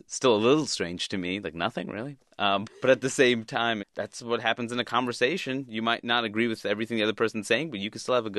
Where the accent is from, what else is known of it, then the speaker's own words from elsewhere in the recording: Queens, New York, United States; because I grew up in Queens. I grew up in New York.